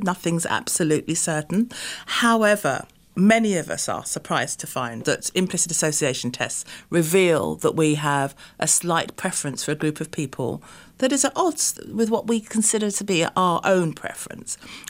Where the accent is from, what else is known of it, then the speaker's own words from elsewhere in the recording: England, United Kingdom; Now, I grew up in a very small town in England where there were no black people at all.